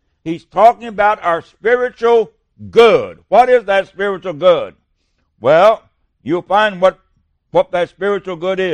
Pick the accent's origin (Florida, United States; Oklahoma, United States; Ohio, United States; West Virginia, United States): West Virginia, United States; I'm a hillbilly from West Virginia.